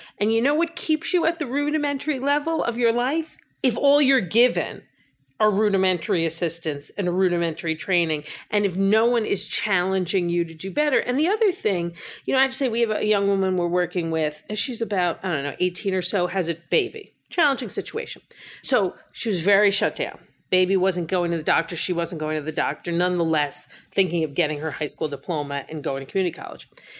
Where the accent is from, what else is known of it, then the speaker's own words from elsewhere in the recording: Long Island, New York, United States; And when I was a kid, I grew up on Long Island and there were little stables everywhere.